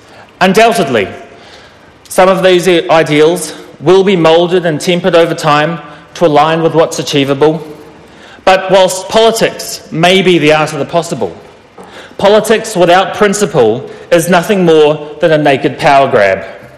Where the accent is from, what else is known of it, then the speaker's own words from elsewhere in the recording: New Zealand; I am a New Zealander of Māori descent, and proudly so